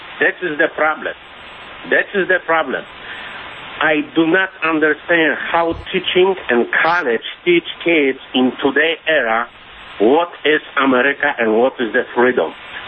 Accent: Poland; moved away as an adult; now in United States; I am from Poland. I escaped from Poland in 1982, and I was 31 years old man. I spent here 35 years

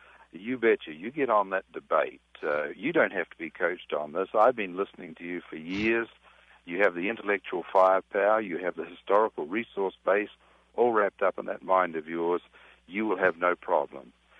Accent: New Zealand; I'm a New Zealander, Michael.

